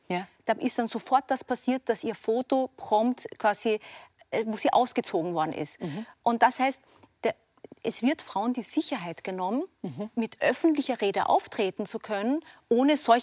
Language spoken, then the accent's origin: German; Austria; wir erleben in Deutschland, in Österreich, wo ich herkomme, ja Femizide.